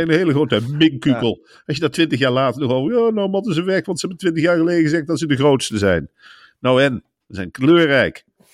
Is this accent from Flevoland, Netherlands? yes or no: no; Arnhem, Gelderland, Netherlands; Ja, nou hé jongen, ik kom uit Arnhem.